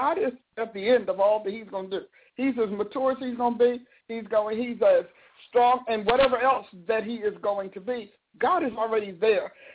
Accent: East Coast, United States; also born or lived in New Jersey; now in Tulsa, United States; You know, I was born and raised on the East Coast, and, you know, I came to Tulsa from New Jersey.

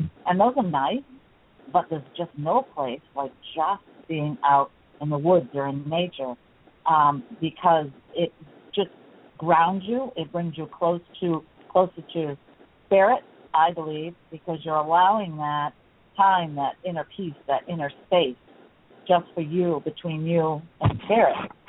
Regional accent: Maine, United States; And now I'm from Maine. I go up Maine where it's like the air is pure.

